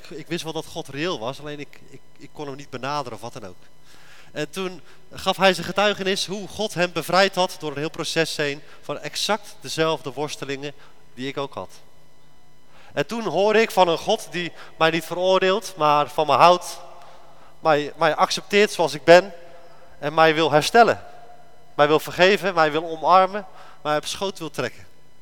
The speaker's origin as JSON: {"language": "Dutch", "town": "Groot-Ammers", "region": "South Holland", "country": "Netherlands", "said": "Ik kom uit Groot-Ammers."}